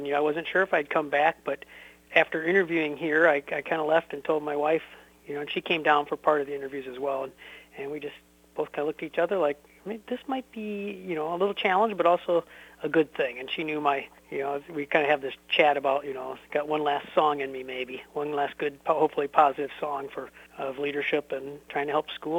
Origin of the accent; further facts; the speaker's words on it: Davenport, Iowa, United States; When I was growing up, I was always really, truly fascinated by the great teachers I had. I grew up in the Davenport Community School District, and just really touched.